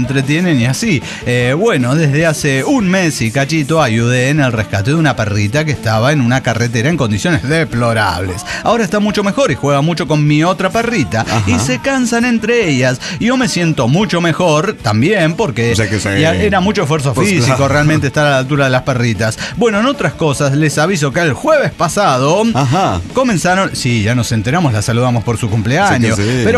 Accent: Mexico City, Mexico; de Ciudad de México.

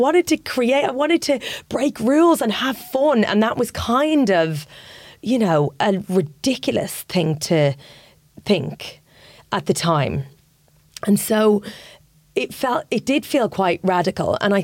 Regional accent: Ireland; as an Irish, as a young woman who felt kind of suffocated, I suppose, by being in a small town

